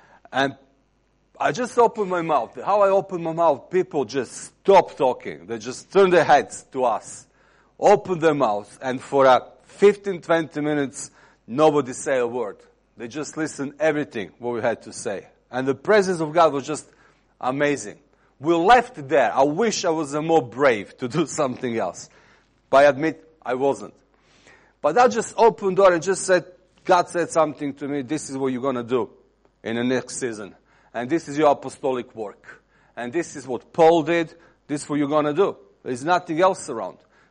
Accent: England, United Kingdom; now in Serbia; I came from England in Serbia 10 years ago

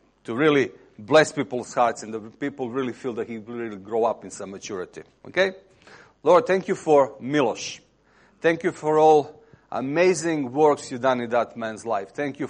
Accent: England, United Kingdom; now in Serbia; I came from England in Serbia 10 years ago

